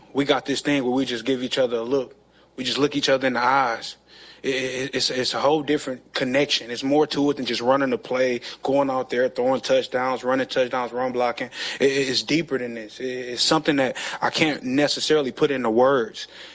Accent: Flint, Michigan, United States; I'm just a kid from Flint, man. Nothing special. I'm a kid from Flint just with a lot of heart and toughness

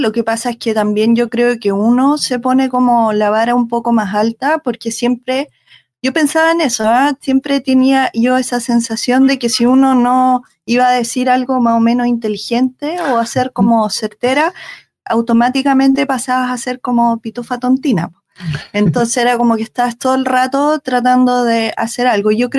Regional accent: Pitrufquén, Araucanía, Chile; also born or lived in Valdivia; yo nací en Valdivia, pero me crié en Pitrufquén, cerca de Temuco. Mi familia ahí son empresarios, yo vengo de una familia que son más bien comerciales, pero siempre ligado al área agrícola.

